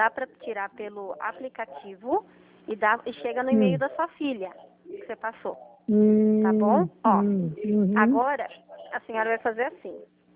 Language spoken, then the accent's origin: Portuguese; São Paulo, Brazil; sou de São Paulo.